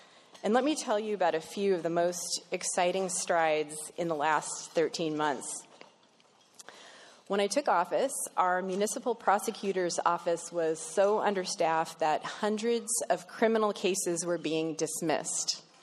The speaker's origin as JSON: {"language": "English", "town": "Palmer", "region": "Alaska", "country": "United States", "tie": "born or raised there", "said": "My family first moved to Anchorage in the 70s, but I grew up in Palmer, and as a kid, Anchorage felt like the big, exciting city"}